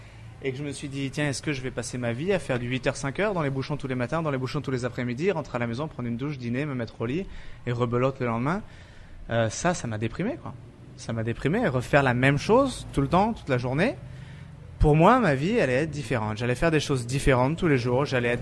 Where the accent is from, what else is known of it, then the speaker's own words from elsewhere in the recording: Pont-Saint-Esprit, Occitanie, France; Je viens d'Avignon, enfin Pont-Saint-Esprit, dans le sud. On vit bien là-bas, hein. On mange bien, on boit bien, il fait beau.